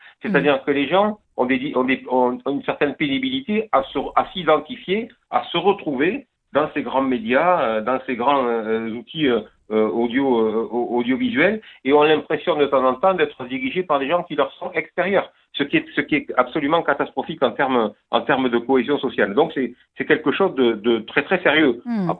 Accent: Perpignan, Occitanie, France; born there; accent: southern French; also born or lived in Toulouse; Vous savez que je suis natif de Perpignan.

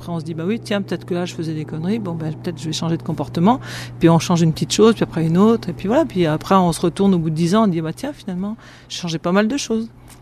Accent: the Alps, France; dans mon pays, moi, je viens des Alpes

